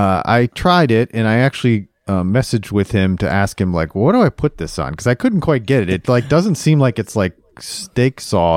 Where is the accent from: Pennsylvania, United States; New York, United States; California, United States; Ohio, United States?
Ohio, United States; When I was when I was growing up in Ohio